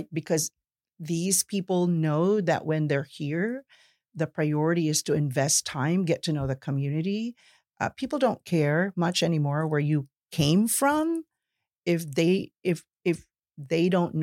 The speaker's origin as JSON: {"language": "English", "town": "Chicago", "region": "Illinois", "country": "United States", "said": "I came from a large city. And the fact that I came from Chicago, to me already put a lot of preconceived, you know, notions or ideas about who I am."}